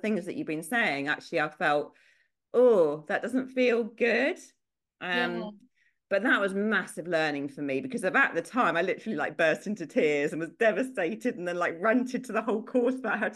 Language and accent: English; United Kingdom; I think as British people, we are quite sarcastic.